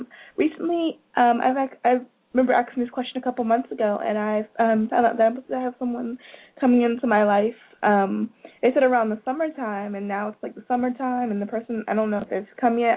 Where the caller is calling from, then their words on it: Florida, United States; I'm from Florida.